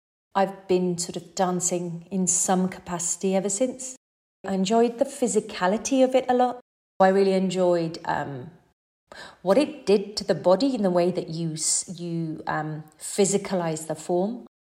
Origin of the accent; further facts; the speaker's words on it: Malaysia; being born and brought up in Malaysia. So it was actually different languages.